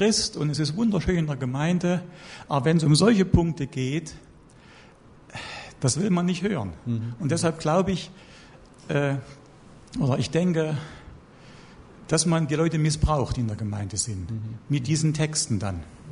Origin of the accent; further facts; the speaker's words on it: Germany; Ich komme ja aus der DDR.